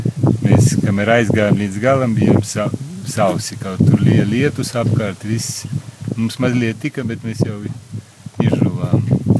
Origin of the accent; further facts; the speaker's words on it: Ilūkste, Augšdaugava Municipality, Latvia; No Ilūkstes.